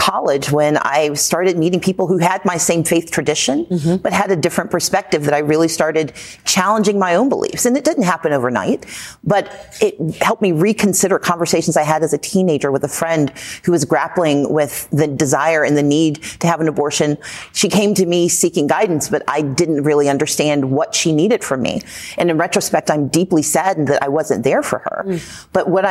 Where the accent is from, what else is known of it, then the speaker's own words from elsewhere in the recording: Mississippi, United States; I grew up in the Deep South of Mississippi.